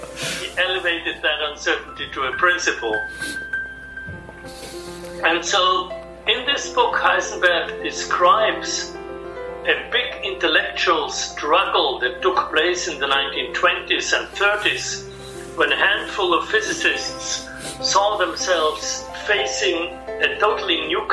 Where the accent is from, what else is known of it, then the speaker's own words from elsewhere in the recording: Innsbruck, Tyrol, Austria; English is a second language; So when we grew up in Innsbruck in the Alps in Austria, there was always a lot of talk about literature, art, philosophy around the dinner table.